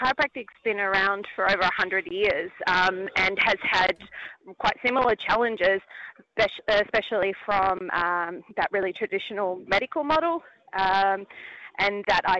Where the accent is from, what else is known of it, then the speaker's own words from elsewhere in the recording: Australia; now in New Zealand; I'm originally Australian with a Kiwi mum. So I grew up not in this education system